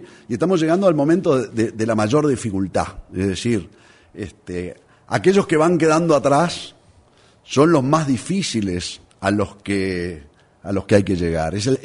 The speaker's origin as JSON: {"language": "Spanish", "country": "Uruguay", "said": "como uruguayo"}